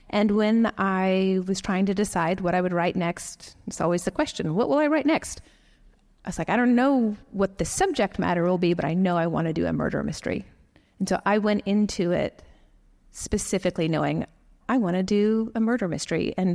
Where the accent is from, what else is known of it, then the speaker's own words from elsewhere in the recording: Southwest, United States; I am from the Southwest and I did not know that could happen.